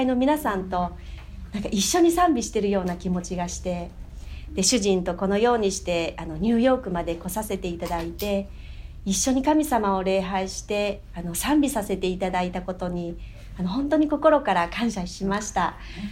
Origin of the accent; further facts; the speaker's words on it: Bizen, Okayama, Japan; 1966年に岡山で生まれました。私は岡山の備前市というところで生まれ育ったんですけれど、はい、岡山のきびだんごのところなんですけれど、